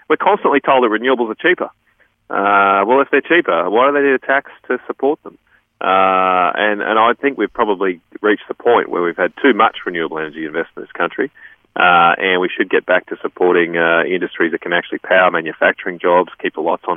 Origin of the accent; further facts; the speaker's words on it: Queensland, Australia; I come from central Queensland.